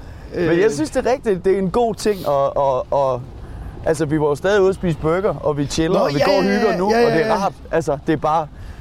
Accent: Skanderborg, Central Denmark Region, Denmark; Jeg er fra Skanderborg.

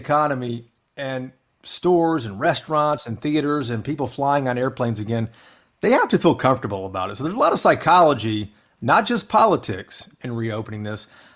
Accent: Tennessee, United States; I'm from Tennessee, man. It's okay.

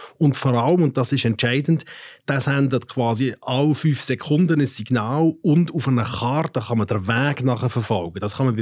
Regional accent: Switzerland; dass bei uns in der Schweiz Zahlen eh schon sehr hoch waren.

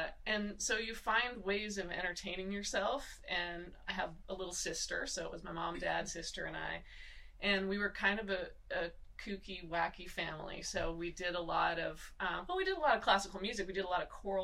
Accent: Muskoka, Ontario, Canada; I grew up in Canada in an area called Muskoka, Ontario. It was very remote. Grew up in a house that was heated with just wood. In the middle of the woods

